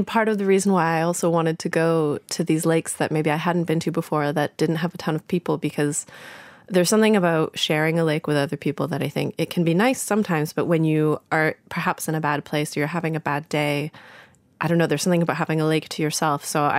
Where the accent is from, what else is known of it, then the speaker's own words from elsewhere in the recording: Canada; also born or lived in Toronto; now in Berlin, Germany; when I grew up in Canada, I had been very afraid of lakes and of swimming